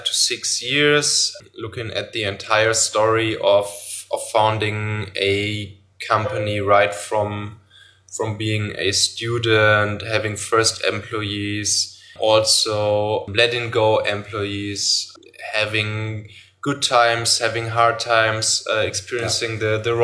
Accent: North Rhine-Westphalia, Germany; I'm originally from the Rhineland, so from near Cologne.

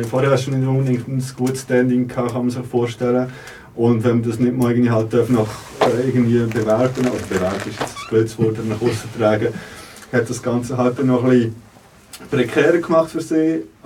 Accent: Berlin, Germany; als Berliner

